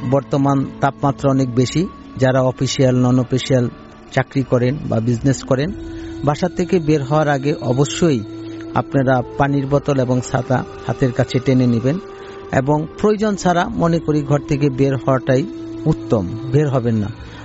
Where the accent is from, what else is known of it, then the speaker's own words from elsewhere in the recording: Manikganj, Dhaka Division, Bangladesh; আমি ঢাকা মানিকগঞ্জ থেকে আসছি।